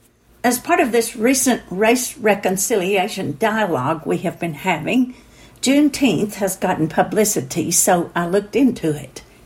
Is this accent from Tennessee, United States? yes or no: yes; Tennessee, United States; In my home state of Tennessee, legislators voted to take down a Confederate statue